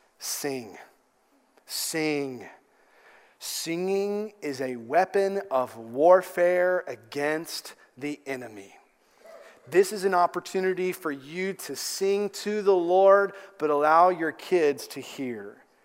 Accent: Kentucky, United States; I'm from Kentucky.

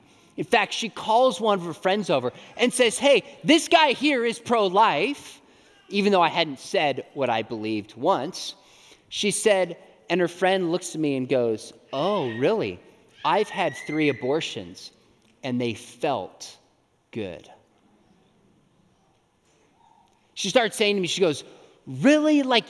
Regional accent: California, United States; I did mention I'm from California. My family, we live in Southern California

